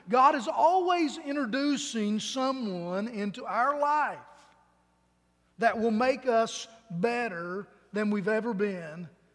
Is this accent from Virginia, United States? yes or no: yes; Virginia, United States; Back when I was just a young kid growing up in Virginia, when I was 10, 11, 12 years old, there was a family in our community that kind of befriended me.